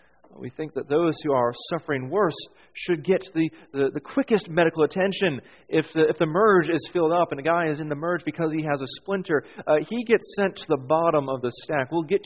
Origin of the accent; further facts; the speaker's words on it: United States; moved away; I'm from the States, and whenever I go to the doctor in the States, pretty much no matter what, they ask you about the pain scale.